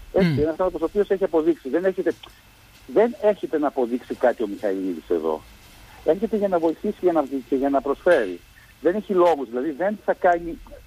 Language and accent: Greek; Heraklion, Crete, Greece; Είναι στο δικό μας το χέρι ως Ηρακλειώτες και ως κοινό να την εκμεταλλευτούμε και να την χρησιμοποιήσουμε